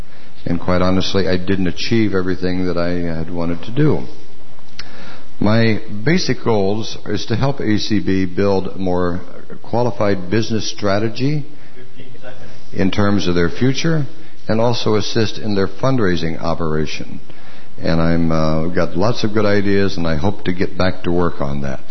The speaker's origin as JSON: {"language": "English", "town": "Fort Collins", "region": "Colorado", "country": "United States", "said": "I hail from Fort Collins, Colorado, which is the midwestern part of our country."}